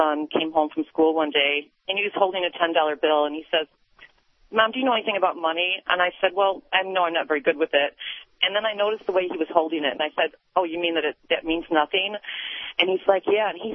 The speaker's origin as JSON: {"language": "English", "town": "Chicago", "region": "Illinois", "country": "United States", "lives_now": "Madison, United States", "said": "I am not. I am from Chicago, even though I'm living near Madison."}